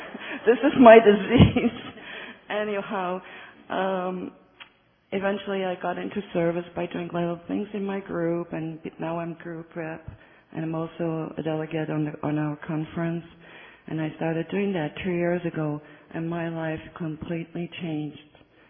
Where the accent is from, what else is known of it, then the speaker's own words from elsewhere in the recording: Brussels, Belgium; I'm from Brussels, Belgium.